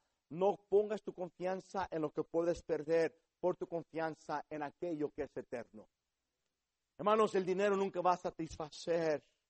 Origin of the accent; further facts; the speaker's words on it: Mexico; now in United States; yo conozco a los mexicanos porque soy mexicano, vienen a este país